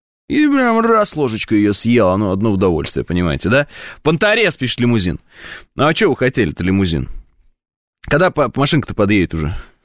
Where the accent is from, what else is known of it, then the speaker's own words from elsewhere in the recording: Southern Urals, Russia; Я ж с Урала, с Южного.